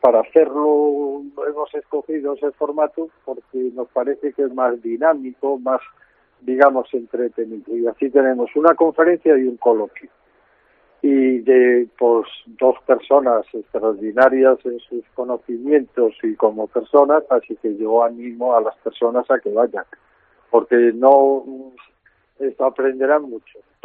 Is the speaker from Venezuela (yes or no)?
no; Marín, Galicia, Spain; yo soy de Marín, o sea que vengo aquí y soy un hermano más, un gallego más.